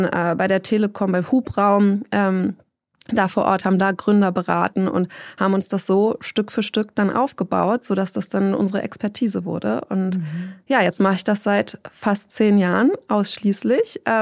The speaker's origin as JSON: {"language": "German", "region": "Berlin", "country": "Germany", "tie": "born there", "said": "Also ich bin gebürtige Berlinerin, habe auch in Berlin studiert"}